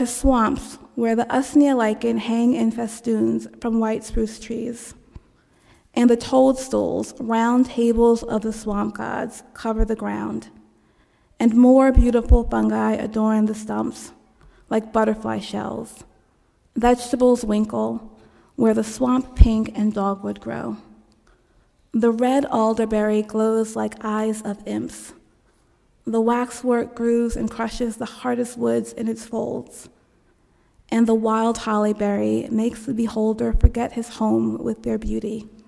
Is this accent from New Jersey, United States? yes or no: yes; Jersey City, New Jersey, United States; also born or lived in East Orange; I grew up in Jersey City and East Orange.